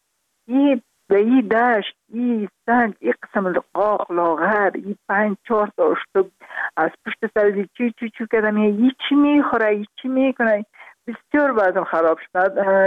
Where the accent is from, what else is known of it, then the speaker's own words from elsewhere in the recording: Parwan, Afghanistan; also born or lived in Kabul; در خود شهر کابل به دنیا آمدیم، من از پروان هستم.